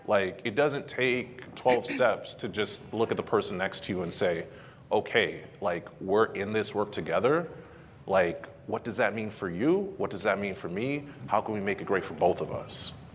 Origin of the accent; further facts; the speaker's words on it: New York City, New York, United States; But you know, I grew up in New York City, very diverse. I grew up at the edge of New York City in this place called Far Rockaway.